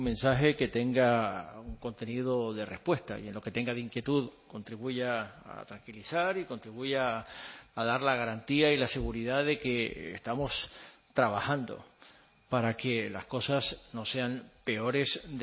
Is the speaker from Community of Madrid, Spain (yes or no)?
no; Canary Islands, Spain; Somos canarios, somos ciudadanos españoles y, por consiguiente, también hay un momento en la historia en que hemos pasado a ser ciudadanos europeos.